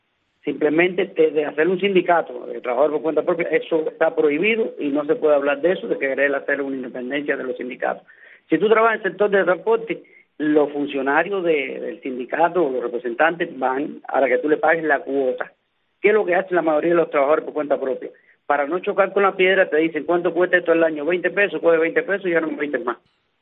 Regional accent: Cuba; como decimos cubanos

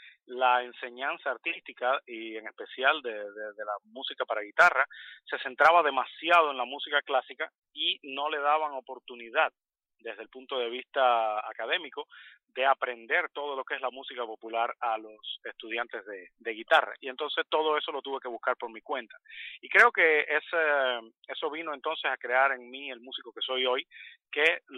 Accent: Holguín, Cuba; Soy oriundo de Cuba, de la ciudad de Holguín, la ciudad de los parques.

